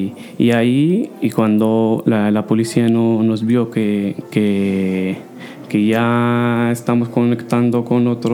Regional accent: Laayoune, Western Sahara; now in Spain; Nací en el Ayun de los territorios ocupados en 1987. Vivía con mis padres y mis 8 hermanos.

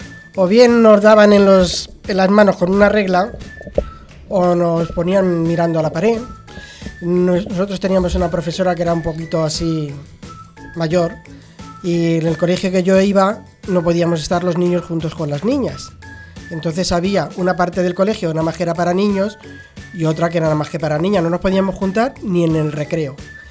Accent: Madrid, Community of Madrid, Spain; born there; nací en Madrid, en la calle Ercilla número 32.

